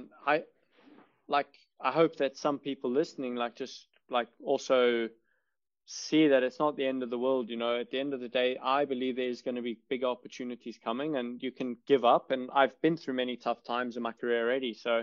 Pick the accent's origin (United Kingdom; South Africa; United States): South Africa; maybe that's the cool thing about being South African and being a bit laid back.